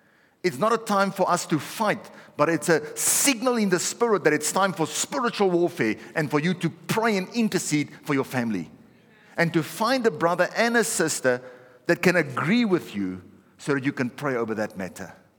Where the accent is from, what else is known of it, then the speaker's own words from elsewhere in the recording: Pretoria, Gauteng, South Africa; To be married, I'm Afrikaans background, she's an English background, she's from the Free State, I'm here from Pretoria.